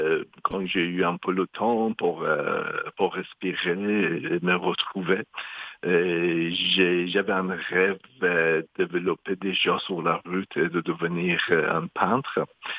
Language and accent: French; Iran; now in London, Canada; Donc quand j'ai quitté l'Iran. En fait, le seul bout, c'était de me rendre quelque part pour sauver ma vie.